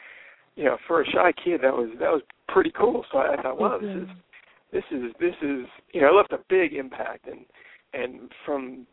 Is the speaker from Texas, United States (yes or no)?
no; Pittsburgh, Pennsylvania, United States; now in Los Angeles, United States; I'm from Pittsburgh.